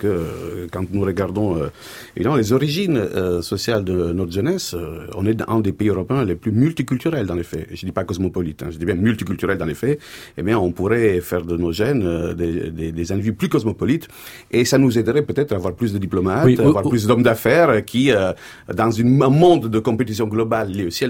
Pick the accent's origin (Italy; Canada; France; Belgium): Italy; Bon, alors, je suis italien.